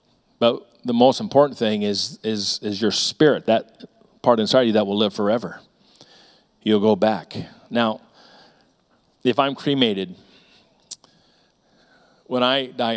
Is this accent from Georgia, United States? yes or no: no; Bakersfield, California, United States; also born or lived in Colorado; I don't want to gross anybody out, but this city, this is my hometown. I'm a BHS driller. I've been Valley Bible since 1978. I'm a Valley head, if you remember that t-shirt back in the day. I'd love to have some of my ashes here in Bakersfield